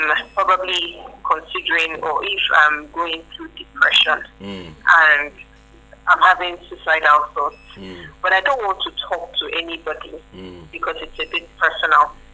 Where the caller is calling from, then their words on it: Lagos, Nigeria; I'm calling from Lagos, Nigeria.